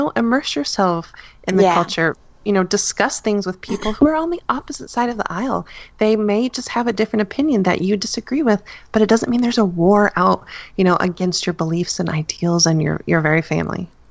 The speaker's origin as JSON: {"language": "English", "country": "United States", "said": "I am fully aware that as an American woman"}